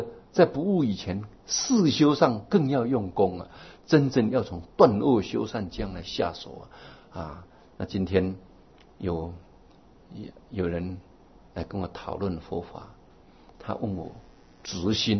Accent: Yilan County, Taiwan; 因为我是宜兰人，我以前坐火车从罗东啊到芙蓉啊，那是我出生的地方

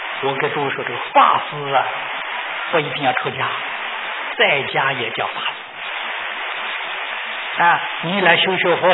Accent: China; 就是我们中国人称老师，学生对老师，学生称老师。

